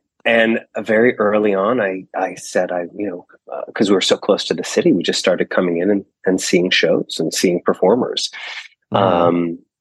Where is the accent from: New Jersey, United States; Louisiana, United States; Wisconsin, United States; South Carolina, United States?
New Jersey, United States; I grew up in Bergen County, New Jersey. So just about a half an hour outside of New York City.